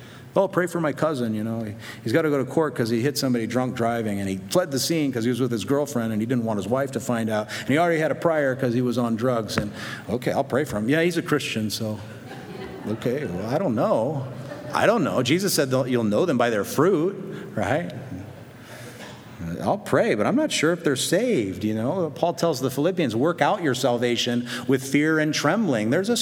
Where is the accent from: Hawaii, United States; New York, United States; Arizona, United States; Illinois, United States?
Hawaii, United States; Wahiawa; born there; I was born in Wahiwa, 8:38 p.m.